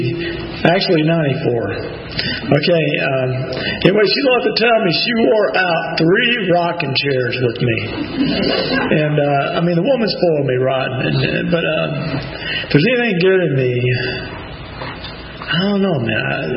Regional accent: Birmingham, Alabama, United States; born there; And anyway, I was born in Birmingham, Alabama, October the 14th, 1953.

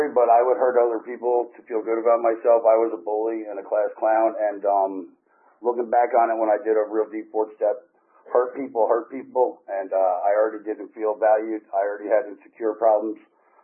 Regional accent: Brick, New Jersey, United States; I grew up in Brick, New Jersey.

